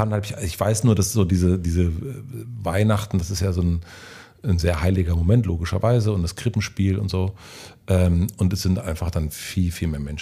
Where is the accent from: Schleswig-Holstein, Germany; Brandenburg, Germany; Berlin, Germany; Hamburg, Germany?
Brandenburg, Germany; Gröden; Der Ort, wo ich groß geworden bin, das heißt Gröden, ist so ein ganz so ein Dorf im Grunde.